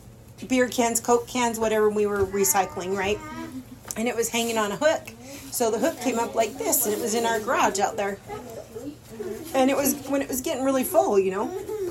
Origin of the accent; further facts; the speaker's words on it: United Kingdom; We're all British, so it's fun.